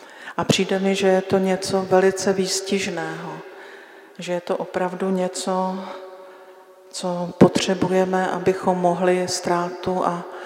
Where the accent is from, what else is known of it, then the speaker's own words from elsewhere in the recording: Haná, Czechia; Já nevím, jestli je to tím, že já jsem Hanačka a u nás na Hané, než se rozkéveme, tak to všechno trvá trochu díl.